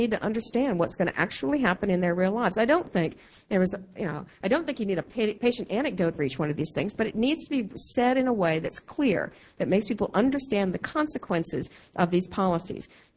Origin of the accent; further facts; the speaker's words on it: Jacksonville, Florida, United States; born there; I was born on the Naval Air Station in Jacksonville, Florida, courtesy of the Navy doctors.